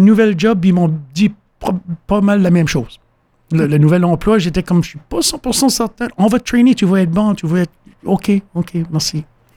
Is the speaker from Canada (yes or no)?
yes; Neguac, New Brunswick, Canada; J'étais habitué à Miramichi. Je connais Miramichi. J'ai grandi à Négoac. Je connais l'endroit, je connais les rues, je connais le monde.